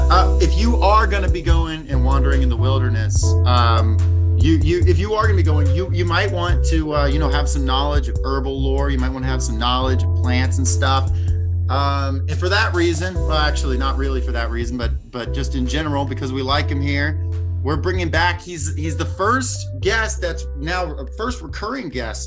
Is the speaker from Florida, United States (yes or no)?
no; Tennessee, United States; I grew up in Tennessee for a long time, and people would always say stuff along times of like, oh, Tennessee, all the hills and stuff. Well, I'm from Middle Tennessee is the problem.